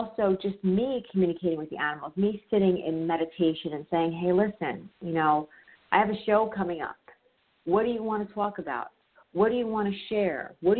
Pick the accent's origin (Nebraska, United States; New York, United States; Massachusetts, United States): New York, United States; Suffern; I am in Suffern, New York. Yes, I am a New Yorker, in case you couldn't tell from that lovely accent I have.